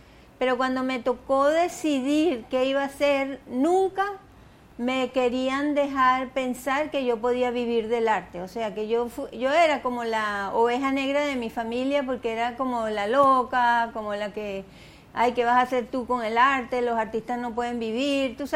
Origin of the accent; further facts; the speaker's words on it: Caracas, Capital District, Venezuela; born there; Y nací aquí en Caracas el 26 de abril de 1952.